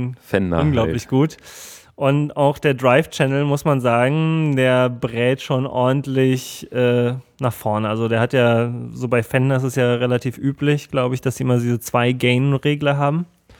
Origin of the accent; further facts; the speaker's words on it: Germany; ich komme aus Deutschland